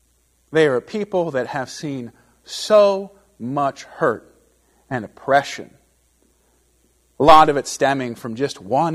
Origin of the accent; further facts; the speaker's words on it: Miami, Florida, United States; I grew up in Miami.